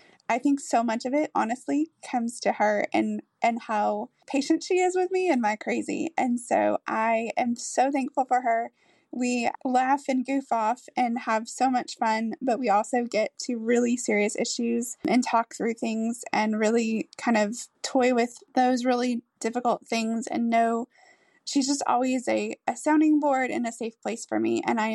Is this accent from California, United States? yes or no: no; Texas, United States; I'm from Texas